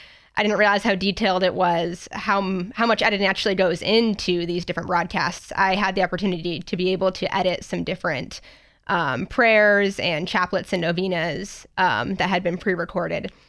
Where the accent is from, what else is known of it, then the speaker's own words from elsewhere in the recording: Hillsboro, United States; So I grew up right outside of Hillsboro on kind of a little farm. We have chickens, some ponies, and I am the oldest of six kids.